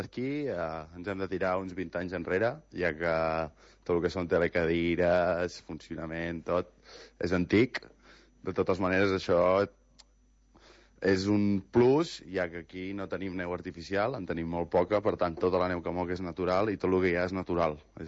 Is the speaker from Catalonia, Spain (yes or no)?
yes; Ripoll, Catalonia, Spain; moved away as an adult; now in Argentina; soc de Ripoll, fa 5 anys que vinc a Argentina i porto 10 temporades consecutives d'esquí. Estic a la Patagònia, a la part dels Andes, i el lloc on es diu Cabiahue.